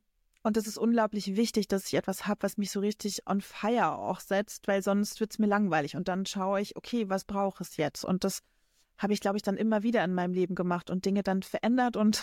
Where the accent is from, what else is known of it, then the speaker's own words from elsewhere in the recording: Rostock, Mecklenburg-Vorpommern, Germany; also born or lived in Berlin / Hamburg; so dieses Ostseekind. Ich komme aus Rostock, ich bin hier geboren, aber ich habe auch wirklich schon die ganze Welt gesehen und komme einfach unglaublich gerne wieder nach Hause. Also ich bin schon viel gereist, ich habe in Berlin und Hamburg studiert und gearbeitet.